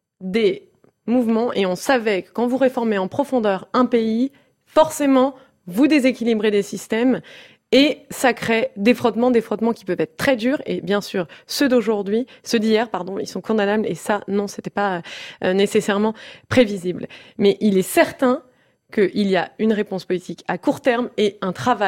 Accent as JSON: {"language": "French", "region": "Provence-Alpes-Côte d'Azur", "country": "France", "said": "et moi je viens du Vaucluse"}